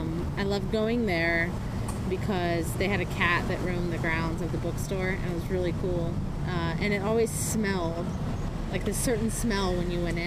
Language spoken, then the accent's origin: English; Chesapeake, Virginia, United States; I'm 32 years old, and I'm originally from Chesapeake.